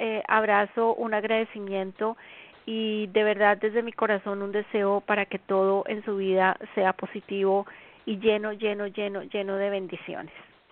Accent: Colombia; now in United States; Son las 8 de la noche en mi tierra natal, Colombia

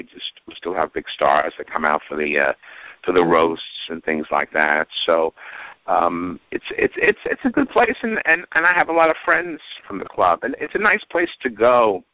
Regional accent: New York, United States; And now, as a New Yorker, I don't drive that much.

